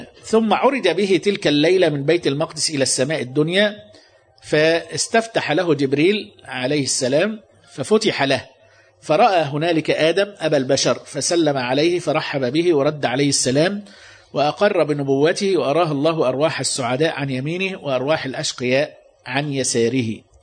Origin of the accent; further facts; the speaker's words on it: Mecca, Makkah Province, Saudi Arabia; احنا عندنا في مكة يعني في نسمع عن